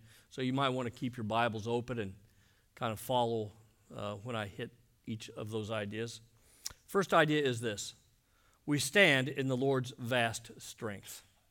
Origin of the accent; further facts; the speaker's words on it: Iowa, United States; We put in the Des Moines River at Des Moines. I was raised in Iowa.